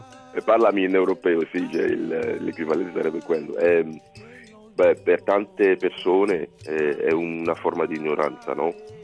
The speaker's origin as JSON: {"language": "Italian", "country": "Togo", "said": "il Togo, che è il mio paese di origine, per darvi un'idea, siamo 44 etnie, parliamo 33 lingue"}